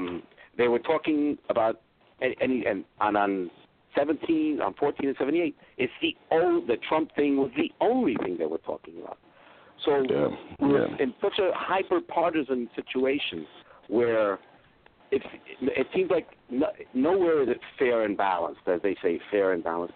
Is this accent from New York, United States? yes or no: yes; New York, United States; I grew up in Washington Heights, con Puerto Ricano y Afroamericano. I represented East Harlem, which is black and Puerto Rican.